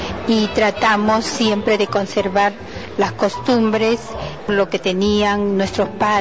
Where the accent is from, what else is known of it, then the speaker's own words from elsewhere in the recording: Arequipa, Peru; Aunque mis hijos me dicen, mamá, nosotros no somos arequipeños, ¿por qué no nacimos allá? Bueno, le digo, pero lo llevan en la sangre.